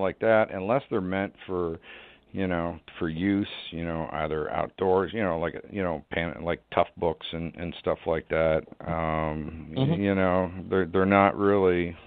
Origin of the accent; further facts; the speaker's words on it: Canada; now in United States; being down here in Florida, I don't see it much, but when I lived up north, you know, I'm originally from Canada